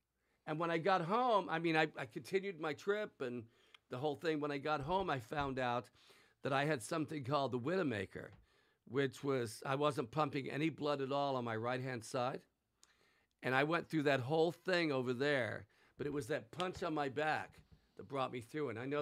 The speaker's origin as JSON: {"language": "English", "country": "Ireland", "said": "I'm Irish, so I'm telling you the truth."}